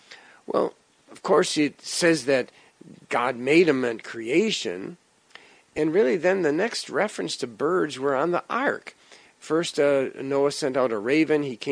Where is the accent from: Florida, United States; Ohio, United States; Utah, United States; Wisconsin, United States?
Wisconsin, United States; Growing up in Wisconsin, they'd leave for winter. It was just too cold for them to live up there.